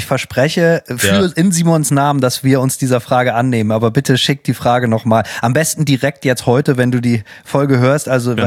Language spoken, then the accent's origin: German; Northern Germany, Germany; Ich weiß nicht, wie das in Berlin war, aber bei uns in Norddeutschland